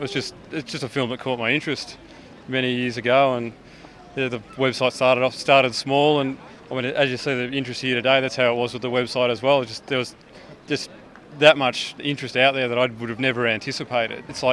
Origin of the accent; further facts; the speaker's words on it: Victoria, Australia; I'm from Victoria, the first film being made in Victoria